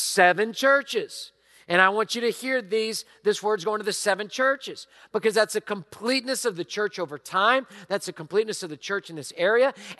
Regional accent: Houston, Texas, United States; we're from Houston, Texas, you got credibility because we went through Harvey, we went through Ike, we've been through all sorts of stuff, right?

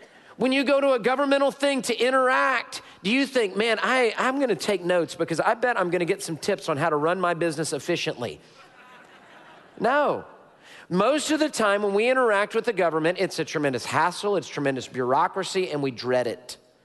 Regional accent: United States; Now, we as Americans, we believe distinctly in the delegation of power.

